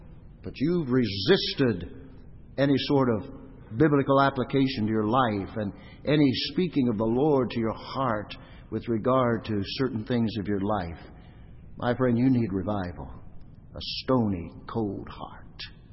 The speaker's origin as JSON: {"language": "English", "region": "Arizona", "country": "United States", "tie": "born or raised there", "said": "I grew up in Arizona. We used to do a lot of mountain climbing."}